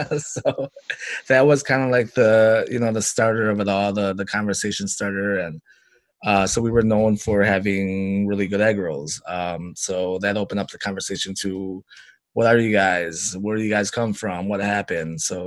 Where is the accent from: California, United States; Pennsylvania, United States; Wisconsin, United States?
Wisconsin, United States; Burlington; growing up in Burlington, Wisconsin, because we were kind of like a refugee family that brought back foraging and gardening and, you know, processing their own animals right in their backyard.